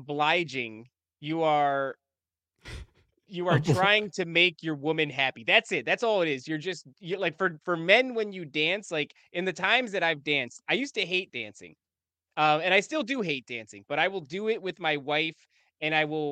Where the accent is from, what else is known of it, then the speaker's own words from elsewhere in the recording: Elizabeth, New Jersey, United States; I used to live in New Jersey. I was raised in Elizabeth and, you know, visited, worked in Newark for a period.